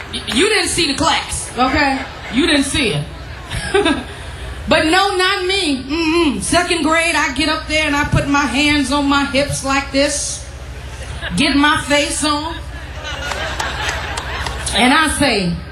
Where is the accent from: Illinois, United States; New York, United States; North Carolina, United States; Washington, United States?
New York, United States; because I grew up in New York City, in Harlem during the hip-hop era.